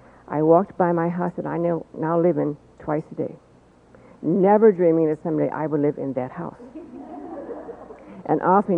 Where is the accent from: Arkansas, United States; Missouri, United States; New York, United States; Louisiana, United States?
Missouri, United States; St. Louis; I was born and raised in St. Louis, about 6 blocks from the seminary.